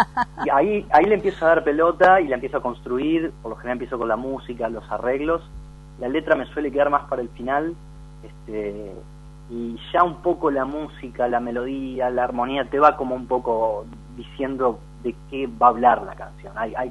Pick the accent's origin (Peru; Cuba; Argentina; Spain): Argentina; Concepción del Uruguay, Entre Ríos; also born or lived in Río Gallegos; Después cuando nos volvimos a Concepción del Uruguay, que es de donde es toda mi familia, que retornamos del sur, por decir de alguna manera, por cuestiones laborales